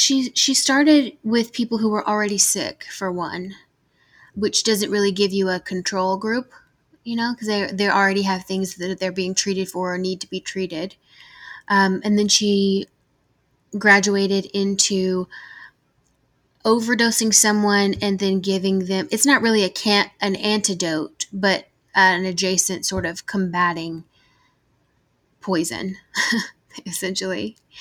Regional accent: the South, United States; accent: Southern; I mean, I'm from the South. I'm sure that y'all can hear that in my voice. So it's always hot here

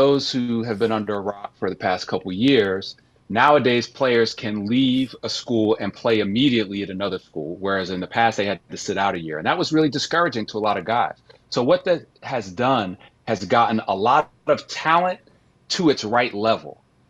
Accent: Sewickley, Pennsylvania, United States; from my hometown here, outside of Pittsburgh, Swickley, PA.

